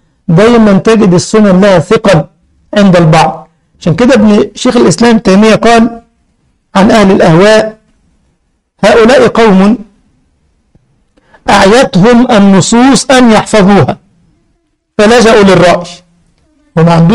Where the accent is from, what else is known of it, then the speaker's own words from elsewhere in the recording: Egypt; والبدوي اللي عندنا في مصر وسيد المرسى أبو العباس